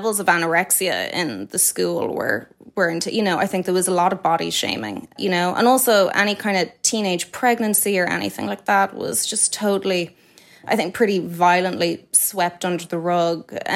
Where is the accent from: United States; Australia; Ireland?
Ireland; Dublin, Leinster; But yeah, I grew up in Sandymount, very blessed childhood, very, very beautiful childhood.